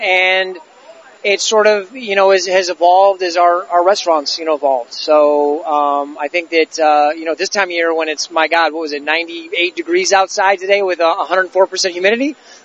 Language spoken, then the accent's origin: English; Iowa, United States; growing up in Iowa, you know, we do modern American food.